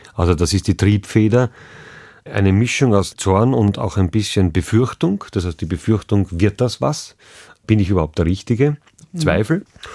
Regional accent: Vienna, Austria; Also da spreche ich natürlich jetzt als Wiener, weil bei uns der Humor sozusagen Teil des täglichen Lebens ist.

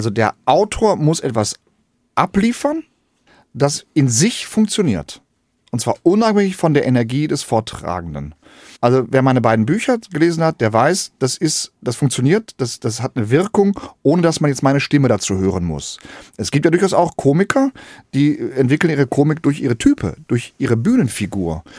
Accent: Gelsenkirchen, North Rhine-Westphalia, Germany; Aber ich komme aus dem Ruhrgebiet, aus Gelsenkirchen.

